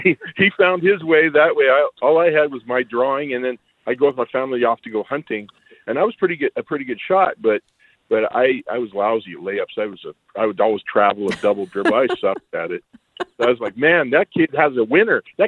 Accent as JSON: {"language": "English", "region": "Montana", "country": "United States", "tie": "born or raised there", "said": "So for me, I was raised in Montana, far away from my people."}